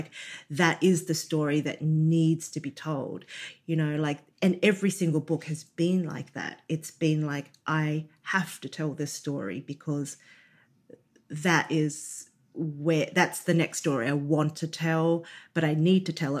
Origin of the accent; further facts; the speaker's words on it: Australia; what was unique to me as a Chinese girl growing up in Australia, having been exposed to a lot of, you know, Western style food also.